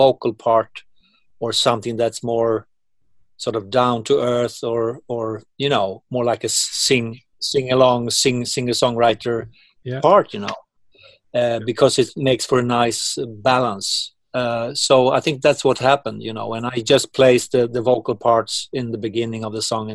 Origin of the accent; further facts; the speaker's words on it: Uppsala, Uppsala County, Sweden; English is a second language; He has the, like, this big botanical garden here in my hometown in Uppsala.